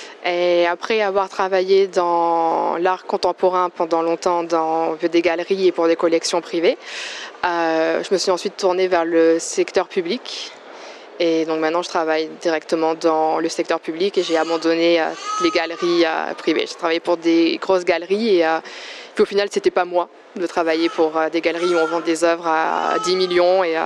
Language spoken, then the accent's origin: French; France; moved away as an adult; also born or lived in United States / Spain; now in London, United Kingdom; je suis française et je travaille à Londres depuis 3 ans. Mais ça fait déjà à peu près 9 ans que j'habite à l'étranger. Et quand j'ai terminé mes études en France, je suis partie habiter aux États-Unis pendant 4 ans. Après, j'ai déménagé en Espagne.